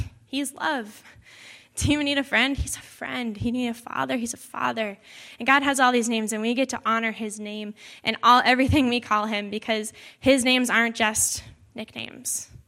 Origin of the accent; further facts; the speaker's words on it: Hudson, Wisconsin, United States; also born or lived in Oakdale, Minnesota; Growing up, everyone called me … That's just what everyone called me. I grew up in Hudson, and so that's what everyone called me there. Then I moved to Oakdale, Minnesota.